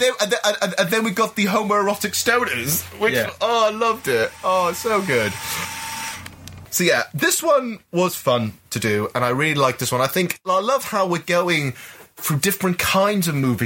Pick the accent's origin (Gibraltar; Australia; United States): Gibraltar; I'm from Gibraltar, born and bred, right? So I actually speak Spanish, or at least understand a lot of Spanish. My Spanish is now so deteriorated, but I completely understand it because I've been surrounded by Spanish my entire life.